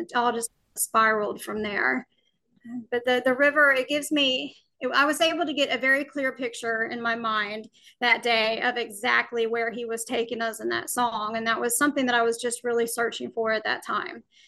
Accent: Alabama, United States; Well, I was born and raised in Alabama.

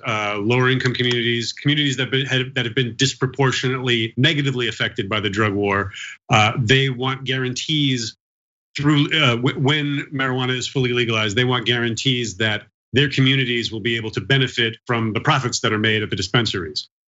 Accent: New York, United States; I'm a New Yorker, pretty much a lifelong New Yorker

